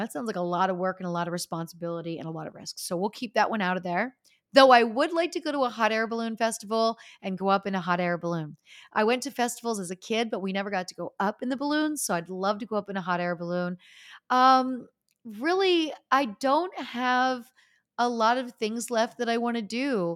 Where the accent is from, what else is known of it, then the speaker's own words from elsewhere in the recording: Northeast, United States; I grew up in the Northeast, Italian family, and every one of my aunts had photos of … all over her walls.